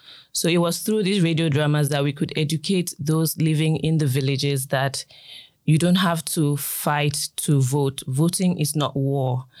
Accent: Nigeria; Growing up in Nigeria, I was, let's say, 5 or 6.

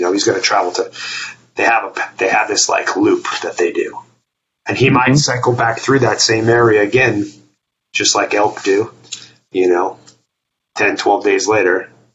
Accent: New York, United States; was primarily a whitetail hunter when I was a kid because I grew up in New York.

